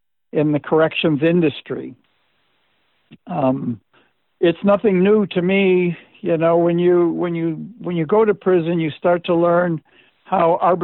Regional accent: United States; I'm an American, and I'm an American musician

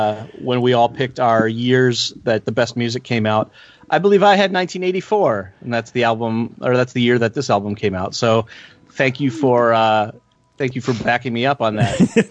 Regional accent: Washington, District of Columbia, United States; they signed this band from my hometown, Washington, D.C.

